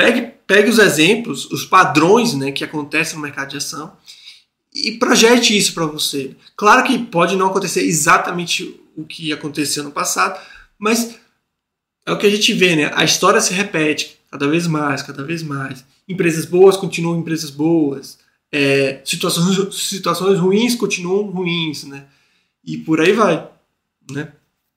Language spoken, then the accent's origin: Portuguese; Brazil; Porém, de fato, minha realidade como brasileiro piora.